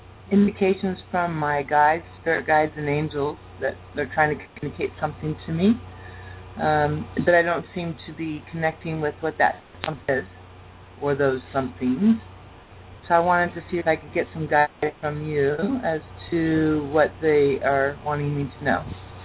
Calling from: Monterey, California, United States; I am doing okay today, and I'm calling from Monterey, California.

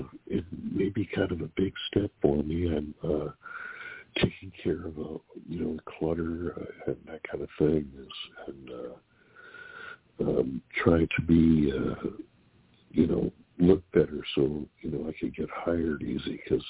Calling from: California, United States; from California.

